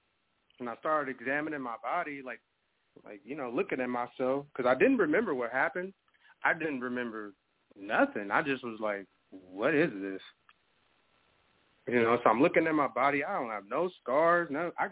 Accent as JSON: {"language": "English", "town": "Portland", "region": "Oregon", "country": "United States", "tie": "born or raised there", "also_born_or_lived": "Chicago", "said": "Because I'm from Chicago and Portland. You know what I'm saying? I was born in Chicago, go there all the time, but I was raised in Portland"}